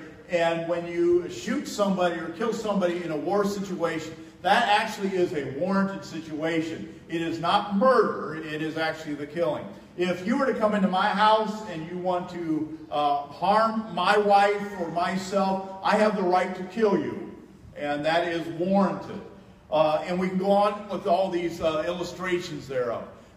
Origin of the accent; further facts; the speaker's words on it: Fort Wayne, Indiana, United States; Fort Wayne, when I grew up in Fort Wayne, I think they had 10 murders in the entire year when I grew up in Fort Wayne.